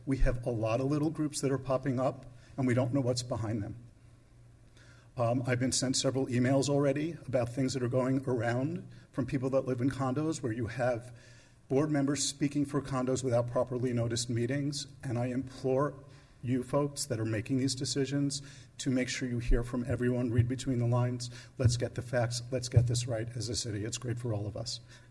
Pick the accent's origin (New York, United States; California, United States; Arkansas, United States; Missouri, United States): New York, United States; I'm a New Yorker, if it's not obvious in my speaking.